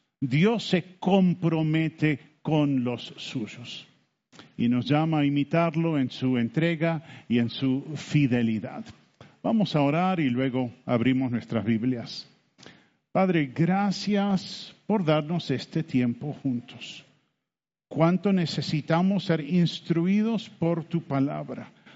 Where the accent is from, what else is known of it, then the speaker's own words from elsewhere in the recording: Uruguay; now in Bogotá, Colombia; Yo soy uruguayo, descendiente de norteamericanos. Y llevamos 30 años viviendo en Bogotá.